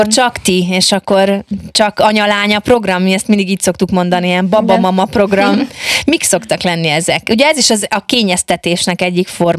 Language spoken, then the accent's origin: Hungarian; Balotaszállás, Bács-Kiskun, Hungary; Igen, én faluban nőttem föl, Balotaszálláson